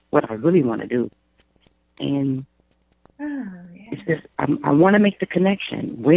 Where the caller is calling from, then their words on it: Illinois, United States; And I'm calling from Illinois.